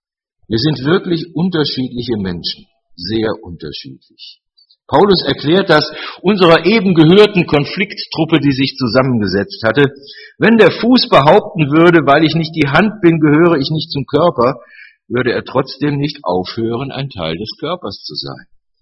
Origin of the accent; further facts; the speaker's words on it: Cologne, North Rhine-Westphalia, Germany; Ich bin aufgewachsen im Rheinland, genau genommen in Köln.